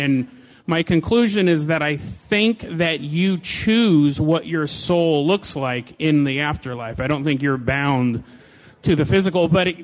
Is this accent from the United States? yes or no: yes; Hood River, Oregon, United States; I'm from Hood River, Oregon.